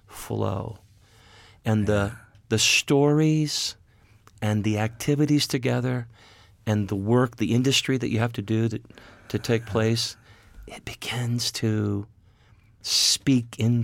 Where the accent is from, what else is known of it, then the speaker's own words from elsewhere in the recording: Pennsylvania, United States; You know, we grew up in Pennsylvania.